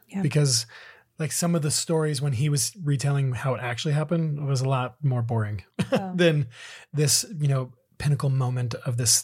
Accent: California, United States; We grew up in Southern California.

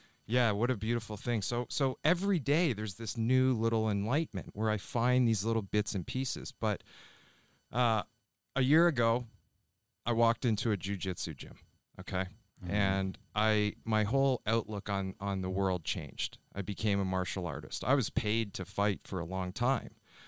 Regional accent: Ontario, Canada; I grew up in Ontario, Canada, just outside of Toronto.

